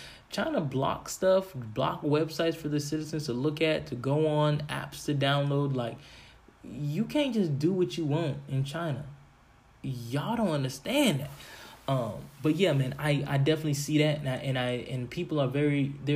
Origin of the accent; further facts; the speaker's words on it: Bahamas; born there; listen, I was born in the Bahamas.